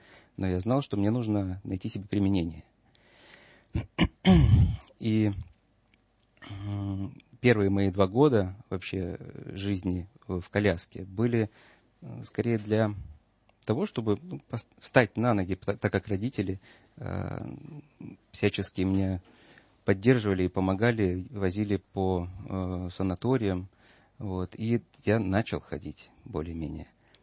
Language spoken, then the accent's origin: Russian; Kobrin, Brest Region, Belarus; also born or lived in Novovolynsk, Ukraine; у меня отец белорус, мама украинка, но, по сути, при рождении моем они приняли решение жить в Беларуси, и мы переехали под Брест, город Кобрин, город Суворова.